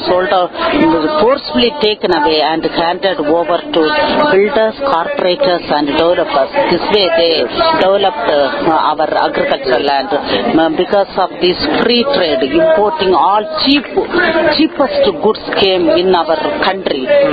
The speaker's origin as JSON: {"language": "English", "region": "Andhra Pradesh", "country": "India", "said": "from southern part of India, Andhra Pradesh."}